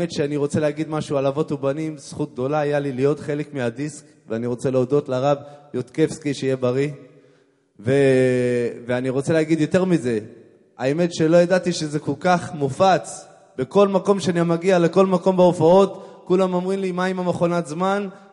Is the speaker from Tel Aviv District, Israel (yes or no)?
yes; Ramat HaSharon, Tel Aviv District, Israel; כמו שהוא אמר מקודם, אני מרמת השרון